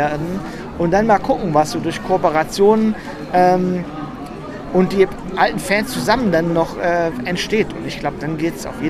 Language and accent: German; Ludwigsburg, Baden-Württemberg, Germany; born there; Also ich bin geboren in Ludwigsburg, was hier in der Nähe von Stuttgart ist. Und mein Vater, der hat irgendwann mal so eine Ahnenforschung betrieben und meinte, dass es sein kann, dass wir aus Frankreich kommen.